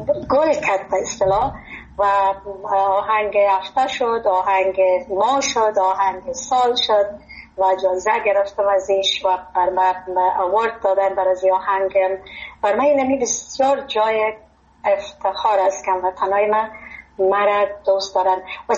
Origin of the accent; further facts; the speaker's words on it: Afghanistan; moved away; من بسیار از افغانستان سابقا برآمدیم، هیچ چیزی از مملکت به یادم نیست.